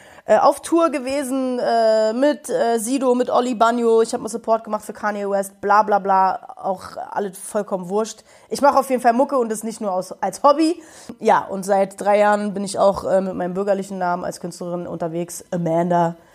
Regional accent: Berlin, Germany; Ich komme aus Berlin. Ich bin halbe Amerikanerin, hier in Berlin aufgewachsen

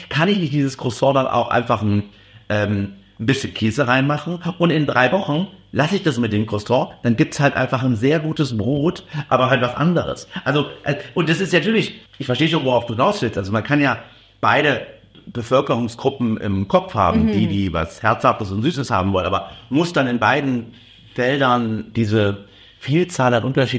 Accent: East Germany, Germany; Ich bin im Osten groß geworden. In der DDR war das ja mit Polen, Automärkten und so.

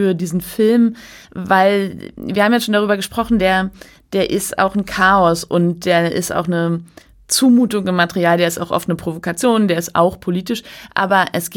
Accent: Berlin, Germany; also born or lived in Mecklenburg-Vorpommern; meine Kindheit in Berlin. Wir sind ja immer gependelt zwischen Berlin und Mecklenburg.

